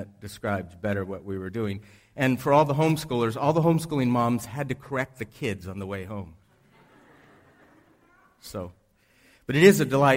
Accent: California, United States; I'm from Southern California. And it is a privilege to be here.

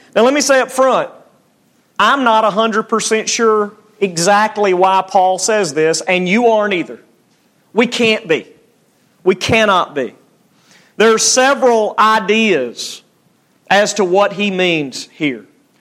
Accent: Alabama, United States; I'm from Alabama. I can't say that word very well.

